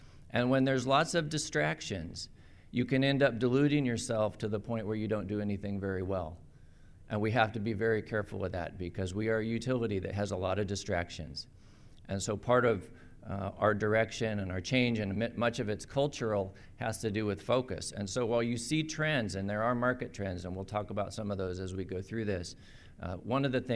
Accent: Eugene, Oregon, United States; So I ended up back in Eugene where I had started. I was born in Sacred Heart Hospital, and my dad still lives in the house that I grew up in.

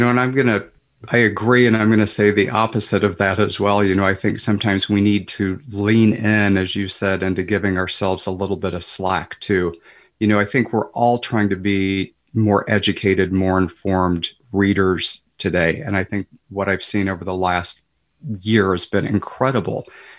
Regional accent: Missouri, United States; now in Saugatuck, United States; You know, I grew up in the Missouri Ozarks, and I ended up going on vacation to Saugatuck, and I fell in love with it.

